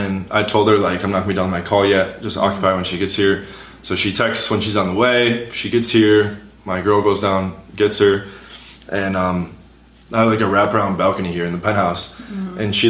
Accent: New York, United States; I'm from New York and the seasons are like reversed.

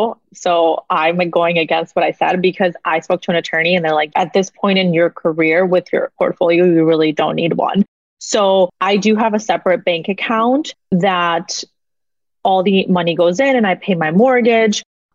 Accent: Mexico; English is a second language; now in United States; I think I was born and raised in Mexico. So coming here and living the American dream is something that I don't ever forget

